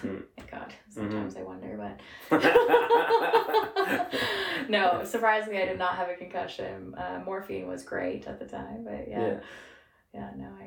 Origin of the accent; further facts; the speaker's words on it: Canada; As a Canadian, even the police report, they didn't take me seriously.